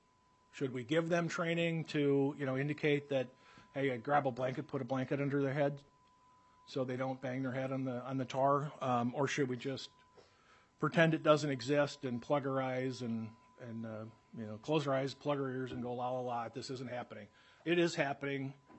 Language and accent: English; Minnesota, United States; And since we're from Minnesota, I'm just going to throw out a suggestion.